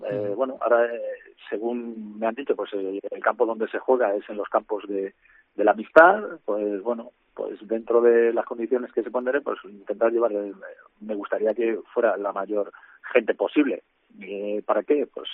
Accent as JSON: {"language": "Spanish", "town": "Logroño", "region": "La Rioja", "country": "Spain", "said": "Vengo de una ciudad de Logroño que están en una situación pues también parecida, con dos equipos preferentes en la ciudad."}